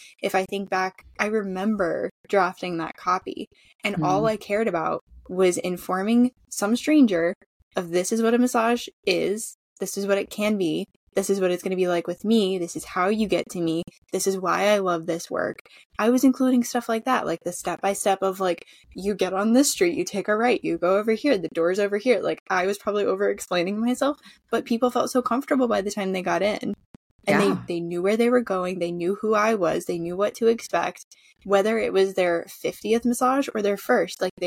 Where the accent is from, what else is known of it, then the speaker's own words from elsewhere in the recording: North Carolina, United States; I'm from North Carolina.